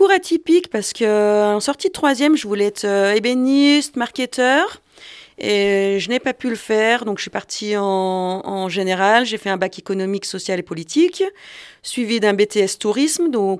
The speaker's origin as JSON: {"language": "French", "region": "Bourgogne-Franche-Comté", "country": "France", "said": "Oui, je suis Bressane. Voilà, je viens à côté de Mâcon, mais territoire bressan, où j'ai vécu 20 ans et je suis arrivée ici ensuite"}